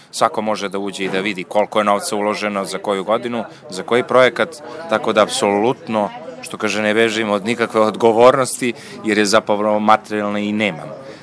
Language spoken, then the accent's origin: Serbian; Serbia; mi smo Srbi, volimo da komentarišemo sve